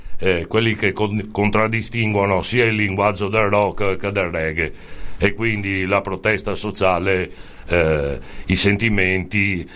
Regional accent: Venice, Veneto, Italy; però mi so veneziano e mi piace parlare in veneziano.

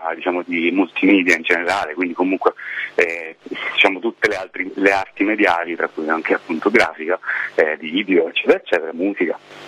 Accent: Syracuse, Sicily, Italy; now in Turin, Italy; io sono di Siracusa, abito a Torino.

